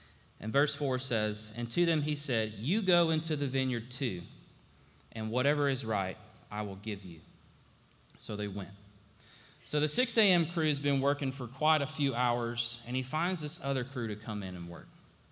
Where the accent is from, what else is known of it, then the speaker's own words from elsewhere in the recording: Alabama, United States; You know, I grew up in Alabama. I'm a Bama fan. Roll Tide.